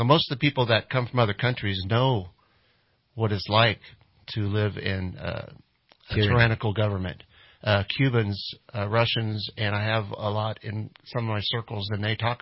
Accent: Nebraska, United States; Yeah, and I'm from Nebraska originally. I was raised on a farm there

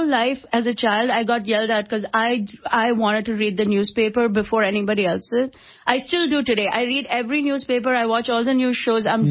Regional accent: India; I remember thinking, as an Indian person, that show was like a horror show for us.

